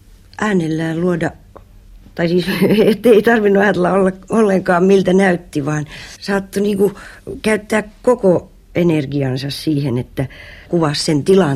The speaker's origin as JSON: {"language": "Finnish", "town": "Sipoo", "region": "Uusimaa", "country": "Finland", "tie": "born or raised there", "said": "mähän olen Sipoosta kotoisin Östersundomista, joka oli siis siihen aikaan, kun minä olin pieni, eli 40-luvulla, niin se oli siis hyvin ruotsinkielistä seutua ja siellä oli vaan ruotsinkielinen pikkukoulu ja äiti laittoi mut sinne"}